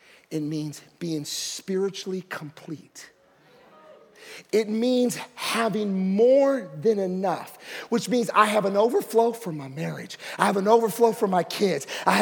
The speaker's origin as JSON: {"language": "English", "country": "Puerto Rico", "said": "If I showed you pictures when I was younger, I'm Puerto Rican. Some of you wonder, I'm Indian or Pakistani, and I'm Puerto Rican."}